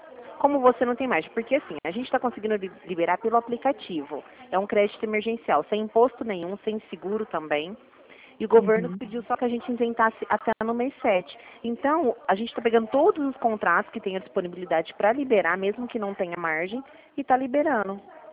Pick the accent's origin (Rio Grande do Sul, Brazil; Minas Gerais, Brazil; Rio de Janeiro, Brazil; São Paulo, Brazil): São Paulo, Brazil; Ribeirão Preto; Não, eu sou de Ribeirão Preto. Eu falo da Central.